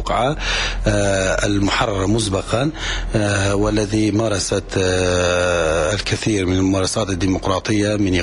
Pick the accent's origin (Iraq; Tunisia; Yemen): Iraq; وهي هذه الفترة التي نحن كعراقيين بصدد كتابة دستور دائم للعراق